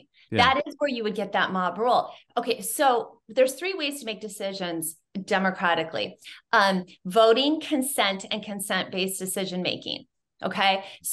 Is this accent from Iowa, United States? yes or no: yes; Iowa, United States; And I went to work for a division of a Fortune 500 company in my home state of Iowa.